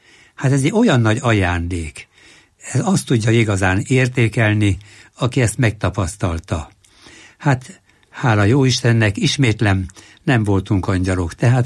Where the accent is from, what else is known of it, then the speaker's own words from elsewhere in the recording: Tápiósüly, Pest, Hungary; a 4 elemit ott végeztem, Tápjósülyben, ez az én falum.